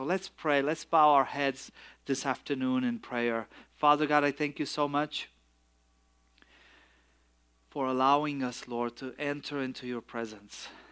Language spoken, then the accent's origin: English; Romania; English is a second language; now in United States; If you wonder where my accent is, it's not from West Texas, although I lived some time in West Texas. I'm from Romania originally. I moved here in United States in 1996